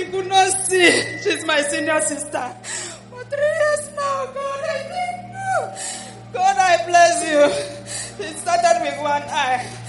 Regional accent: Nigeria; I'm from Nigeria.

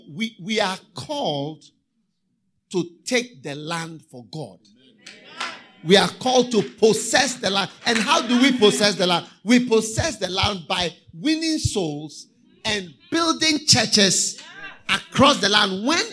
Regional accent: Ghana; I'm not a Canadian, so I don't know what you say. A fridge was a special thing. Yes, a fridge was the special thing. In Ghana, I'm talking of Ghana.

